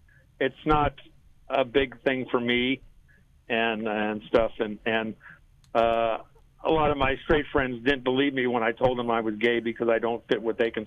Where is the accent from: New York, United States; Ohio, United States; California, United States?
California, United States; West Hollywood; I grew up in West Hollywood, but I didn't come out actually until I moved up to the Central Coast.